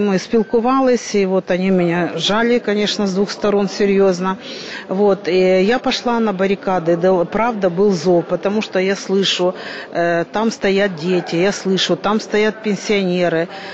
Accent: Donetsk, Donetsk Oblast, Ukraine; born there; тому що я родилась в Донецьку, дуже багато мене знають

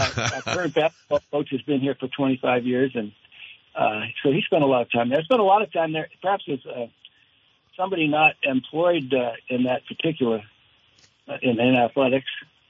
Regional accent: Maine, United States; Though I grew up in Maine, I was perhaps because of basketball, I was never particularly attracted to outdoor sports in the winter. You know, it's cold in Maine in the winter.

